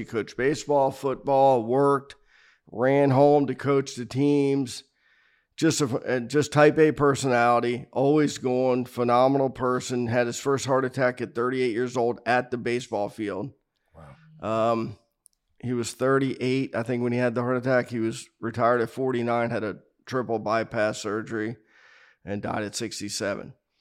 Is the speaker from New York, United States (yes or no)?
no; Miramar, Florida, United States; Born and raised here in Florida, in Miramar. Born at Hollow Memorial Hospital, June 19, 1964. Grew up in a normal Irish family, six children, five boys, one girl.